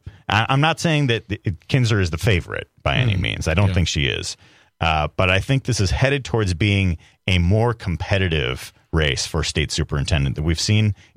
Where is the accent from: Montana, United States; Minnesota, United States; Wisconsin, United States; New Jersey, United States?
Wisconsin, United States; I was raised in Wisconsin. I went to 12 years of public school in Wisconsin, went to a public university in the state of Wisconsin.